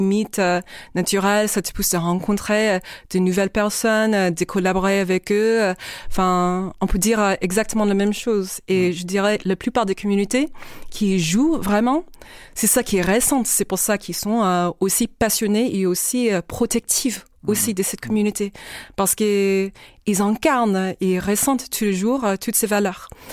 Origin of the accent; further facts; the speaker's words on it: United States; Tu sais, je suis américaine.